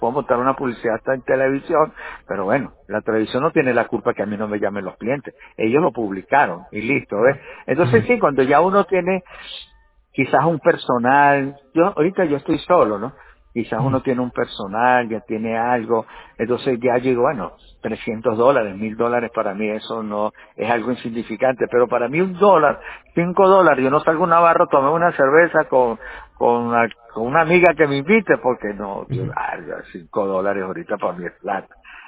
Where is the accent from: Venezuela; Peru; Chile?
Venezuela; moved away; also born or lived in Colombia; yo vengo de Venezuela, luego llegué a Colombia, luego llego aquí